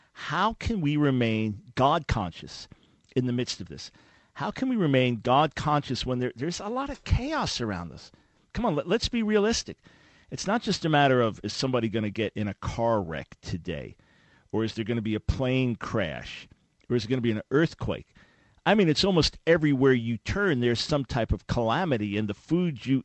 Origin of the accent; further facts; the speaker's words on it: New York, United States; also born or lived in Maryland / Pensacola; now in Charlotte, United States; Look, I'm a New Yorker. Originally from New York, then family and I spent 9 years outside of the D.C. area in Maryland, and then 7 years in Pensacola. But our roots are much more in New York than after that in Maryland.